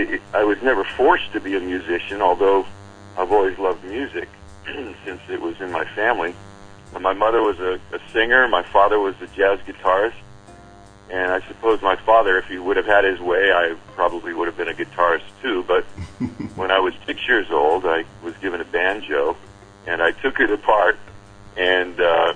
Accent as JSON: {"language": "English", "region": "California", "country": "United States", "tie": "born or raised there", "also_born_or_lived": "New Jersey / New York", "said": "I was born in the East Coast. I was born in New Jersey and lived in New York. But my family moved out to California when I was a small child, so I've been in California ever since."}